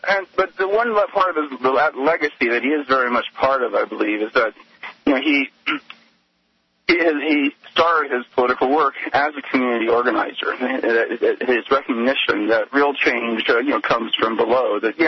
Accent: the South, United States; Just for me, as a Southerner, just you know, being there and watching this was very important for me too

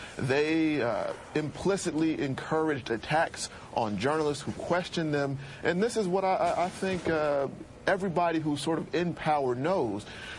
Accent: Southern United States, United States; And I'm a Southerner.

